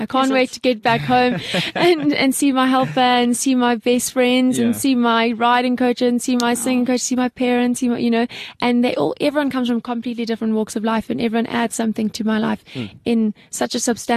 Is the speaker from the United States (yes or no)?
no; Sandhurst, South East England, United Kingdom; Okay, so I grew up in Sandhurst.